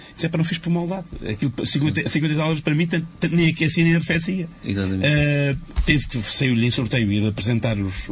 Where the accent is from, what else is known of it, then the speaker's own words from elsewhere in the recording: Portugal; e nós somos portugueses comuns, felizmente.